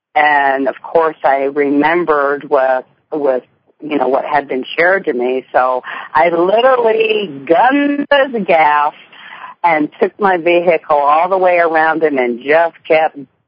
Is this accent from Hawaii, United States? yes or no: yes; Hawaii, United States; realized that I was indeed from Hawaii